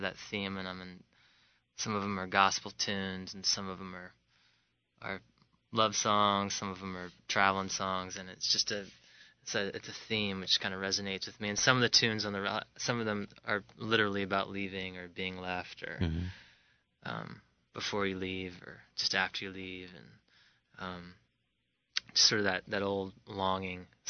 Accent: Alabama, United States; Well, I grew up in Alabama, and I ended up going out to Los Angeles to write music for film and TV

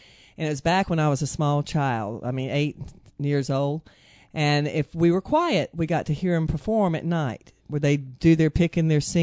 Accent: Johnson City, Tennessee, United States; also born or lived in Kingsport; I'm an East Tennessee girl. I grew up in Johnson City, Kingsport, Tri-Cities area, where they got picking and singing up in those mountains everywhere.

